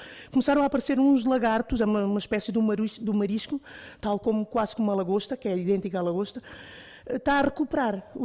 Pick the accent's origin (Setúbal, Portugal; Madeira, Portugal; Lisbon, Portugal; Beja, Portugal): Setúbal, Portugal; porque eu sou de Setúbal, sou nascida e criada ali